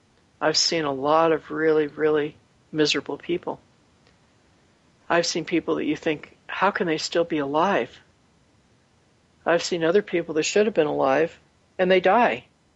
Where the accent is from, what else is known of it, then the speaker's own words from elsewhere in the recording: California, United States; But I grew up near San Francisco, so, you know, I used to go and look at the hippies.